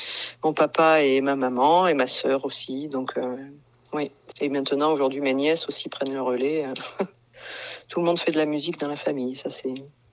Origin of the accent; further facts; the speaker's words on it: Terrasson, Nouvelle-Aquitaine, France; Moi j'ai grandi à Terrasson, j'étais à l'école à Terrasson, au collège à Terrasson, j'ai été à l'école de musique aussi de Terrasson